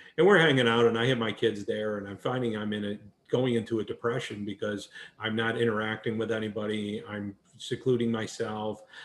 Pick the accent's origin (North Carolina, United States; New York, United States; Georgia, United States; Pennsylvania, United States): New York, United States; I'm a transplant from New York down here